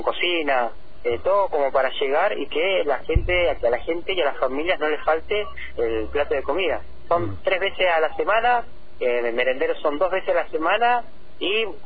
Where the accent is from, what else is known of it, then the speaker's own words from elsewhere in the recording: Argentina; es parte de nuestros derechos como argentinos